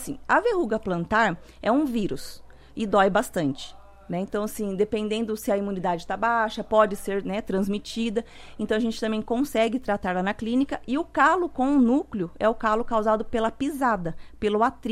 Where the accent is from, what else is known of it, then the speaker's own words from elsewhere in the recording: Itu, São Paulo, Brazil; now in Cascavel, Brazil; Eu vim de Itu, São Paulo.